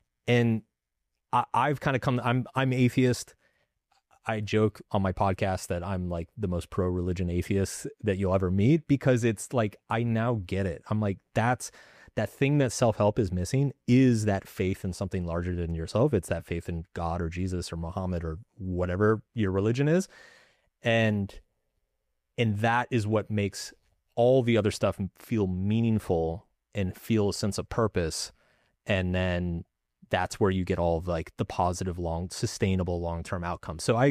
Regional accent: Texas, United States; So I grew up very religious, and I grew up in the Bible Belt in Texas.

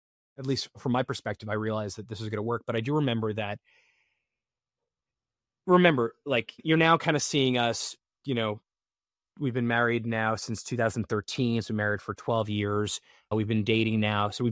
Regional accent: Florida, United States; also born or lived in Canada; I was born in Canada. I grew up in South Florida.

